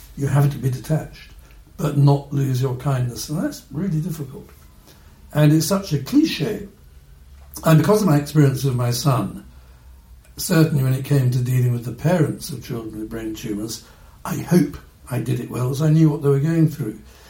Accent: England, United Kingdom; I am very English.

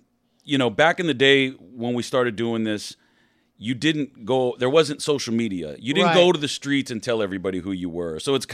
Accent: Whittier, California, United States; I grew up in Whittier, you know, during the house party days.

